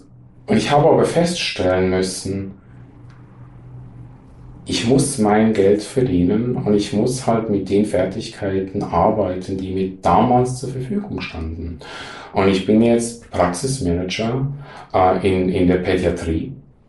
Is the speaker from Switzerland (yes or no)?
yes; Switzerland; Ich bin Schweizer.